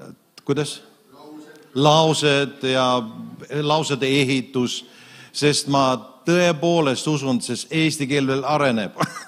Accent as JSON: {"language": "Estonian", "town": "Pärnu", "region": "Pärnu County", "country": "Estonia", "said": "muidu ma olen pärnakas"}